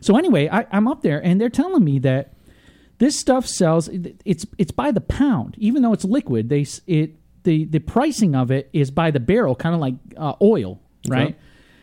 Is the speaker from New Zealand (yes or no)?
no; Vermont, United States; growing up in Vermont as a kid